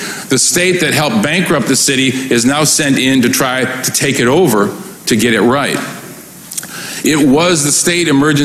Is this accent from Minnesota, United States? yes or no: no; Flint, Michigan, United States; But Flint's my hometown. I grew up in Flint. I raised my children in Flint.